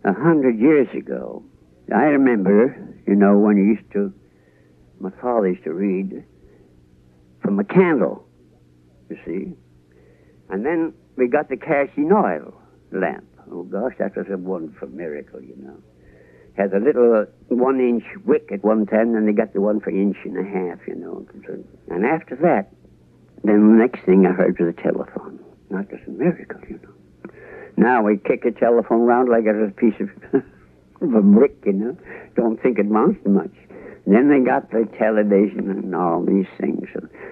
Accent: Tignish, Prince Edward Island, Canada; born there; Yes. I was born in Tignish, Prince Edward Island, Canada.

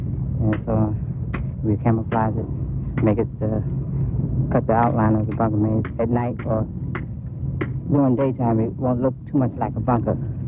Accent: New York City, New York, United States; New York City.

